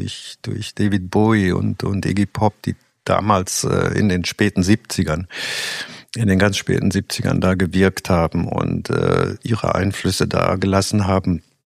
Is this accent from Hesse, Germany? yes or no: no; Recklinghausen, North Rhine-Westphalia, Germany; also born or lived in Berlin; Also ursprünglich komme ich aus Recklinghausen, das ist ziemlicher Ruhrpott, und ich kannte zu der Zeit nichts anderes und dachte, ich muss mal hier raus, ich muss mal was anderes sehen, und da hat es mich nach Berlin verschlagen.